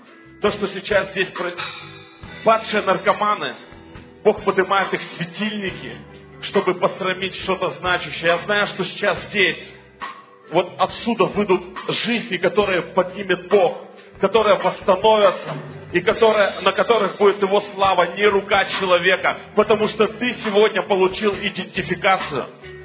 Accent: Ural, Russia; Вы знаете, то, откуда мы приехали, это с Урала.

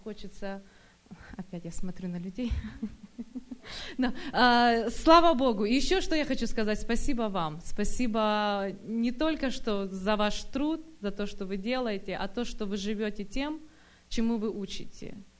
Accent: Sacramento, California, United States; я из Сакраменто.

